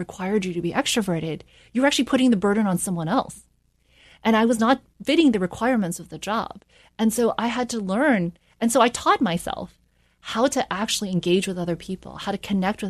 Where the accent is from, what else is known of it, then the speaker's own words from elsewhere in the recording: New York, United States; born there; And the thing is, I was born in New York. So I said, I should go back to New York.